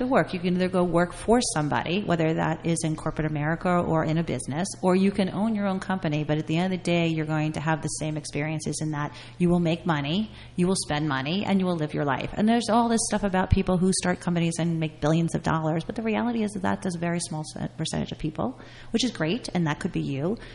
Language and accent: English; New York City, New York, United States; now in New Jersey, United States; So I'm a native New Yorker, born and bred in New York City, but married a very nice Jersey boy and moved out to New Jersey.